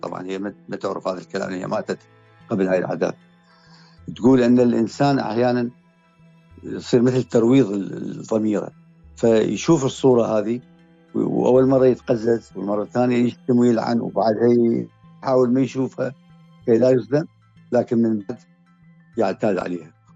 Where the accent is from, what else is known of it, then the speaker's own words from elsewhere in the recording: Southern Iraq, Iraq; now in Nashville, United States; لأني أصلا من الجنوب العراقي، وأيضا لوجود أحد من العائلة سبقني وهو خال أولادي، فاخترت الجنوب. والآن أنا في ولاية تنسي